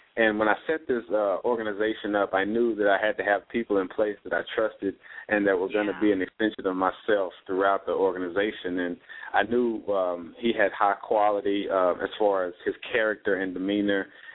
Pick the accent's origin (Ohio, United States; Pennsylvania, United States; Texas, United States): Texas, United States; Houston; I grew up in Houston, which is a highly competitive basketball arena